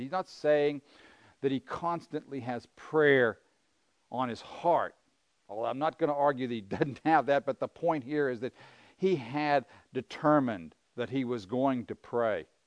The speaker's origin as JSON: {"language": "English", "town": "Pittsburgh", "region": "Pennsylvania", "country": "United States", "said": "I'm from Pittsburgh, Pennsylvania."}